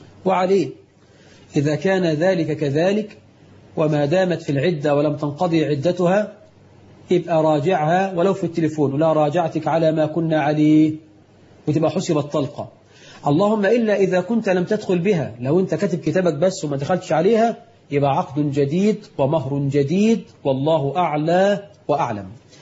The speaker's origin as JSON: {"language": "Arabic", "country": "Egypt", "said": "رش الميه عندنا في مصر عاده"}